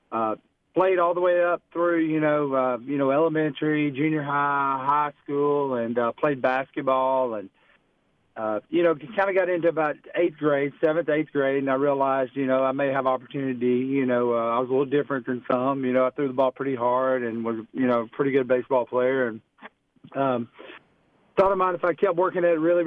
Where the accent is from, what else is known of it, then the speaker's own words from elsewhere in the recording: Hartsville, Alabama, United States; Just like any other kid, I think growing up, I'm from Alabama. I grew up in Hartsville, Alabama, and just love playing sports.